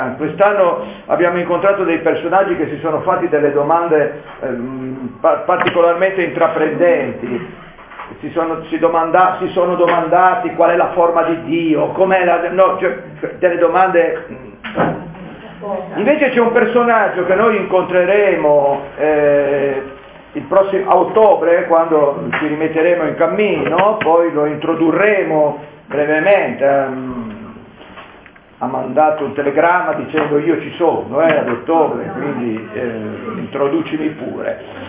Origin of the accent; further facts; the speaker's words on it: Liguria, Italy; volete che io da buon ligure non la utilizzi questa pagina per stampare